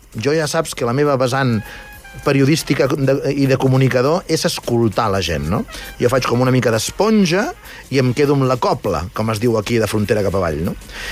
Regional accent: Andorra; aquí som andorrans i prou feina tenim en defensar lo nostre

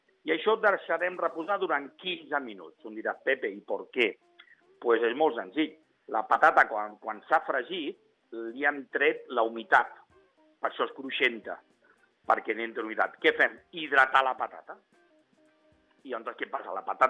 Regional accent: L'Hospitalet de Llobregat, Catalonia, Spain; perquè sempre ho he dit molt que soc d'Hospitalet, perquè no, al contrari, mai n'hi he tingut que amagar, i el meu DNI posa Hospitalet, no posa a Barcelona

